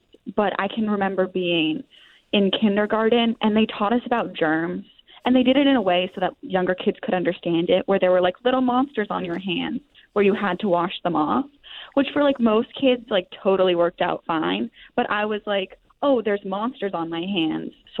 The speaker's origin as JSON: {"language": "English", "town": "Orono", "region": "Maine", "country": "United States", "said": "Yes, I am. I'm from Orno."}